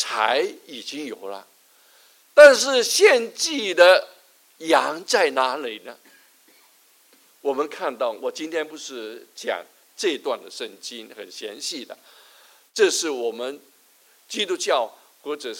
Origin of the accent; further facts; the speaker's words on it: Chaozhou, Guangdong, China; Chinese is a second language; now in Guangzhou, China; 对不起，我用这个国语，因为国语不是我的母语，我是潮州人，所以可能的讲的时候不大流利，请各位原谅。后来我去到广州， 现在平常都是用广东话讲道听解啊